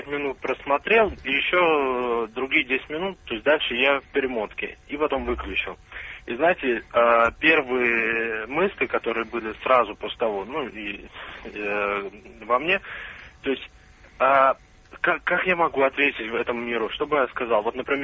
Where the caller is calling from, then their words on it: Saint Petersburg, Russia; я из Санкт-Петербурга звоню.